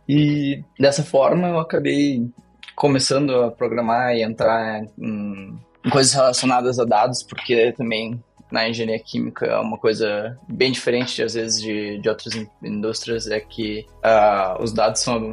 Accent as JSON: {"language": "Portuguese", "town": "Porto Alegre", "region": "Rio Grande do Sul", "country": "Brazil", "said": "Eu sou de Porto Alegre, no Rio Grande do Sul."}